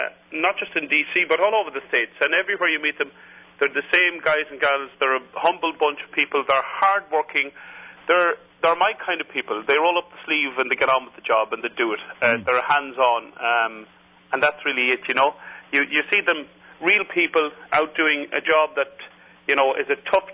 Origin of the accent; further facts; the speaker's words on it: Ireland; growing up in Ireland, I would compete in competitions.